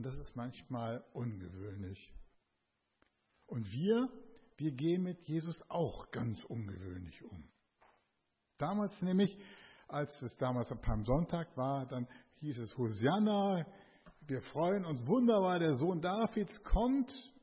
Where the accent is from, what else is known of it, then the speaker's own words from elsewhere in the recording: Hagen, North Rhine-Westphalia, Germany; das ist meine Frau Elke und wir kommen aus Hagen.